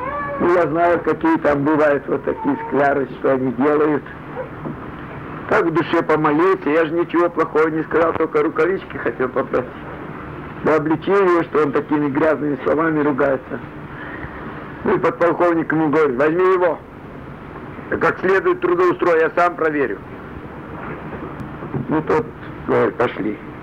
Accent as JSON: {"language": "Russian", "town": "Zhambyl", "region": "Jambyl Region", "country": "Kazakhstan", "said": "Откуда ты? Я говорю, из Жамбула."}